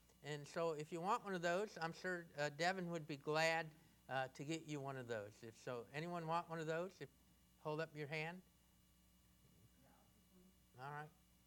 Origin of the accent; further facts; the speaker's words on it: Midwest, United States; from what I had known growing up in the Midwest.